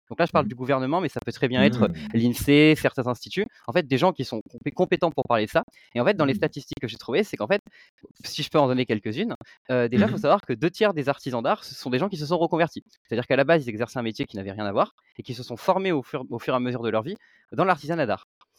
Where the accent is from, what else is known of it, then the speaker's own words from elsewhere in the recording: Provence-Alpes-Côte d'Azur, France; also born or lived in Paris; je suis originaire du sud de la France, c'est là que j'ai grandi plus précisément en Provence, entre mer et montagne si je peux dire ça. Et j'ai passé les cinq dernières années à Paris pour faire mon diplôme.